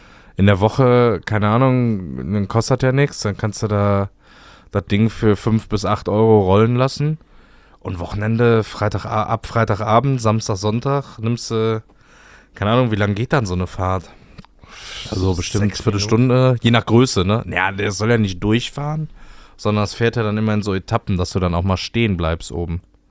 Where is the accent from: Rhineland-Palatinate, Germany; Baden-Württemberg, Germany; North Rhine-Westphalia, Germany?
North Rhine-Westphalia, Germany; Cologne; als Kölner?